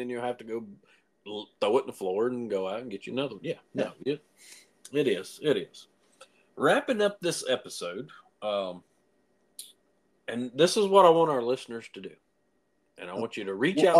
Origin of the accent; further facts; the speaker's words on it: South Carolina, United States; the local shop that I use, which is CNC Thunder Custom Motorcycles here in my hometown, upstate South Carolina